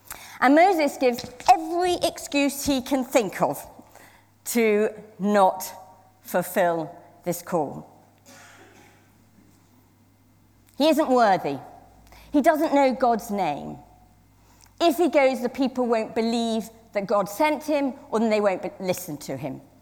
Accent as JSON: {"language": "English", "region": "Scotland", "country": "United Kingdom", "tie": "born or raised there", "said": "I was brought up in Scotland, and we were not allowed to go on the hill. We call mountains hills in Scotland."}